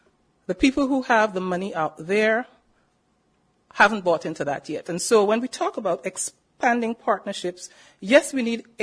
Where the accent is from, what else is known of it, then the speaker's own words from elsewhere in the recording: Guyana; most of the population in my home country, Guyana.